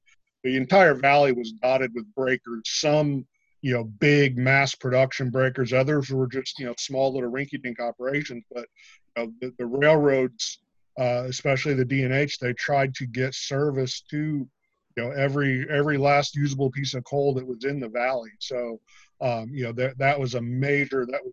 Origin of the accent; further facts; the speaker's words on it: Carbondale, Pennsylvania, United States; I grew up along what was the Penn Division. I was born and raised in Carbondale, Pennsylvania.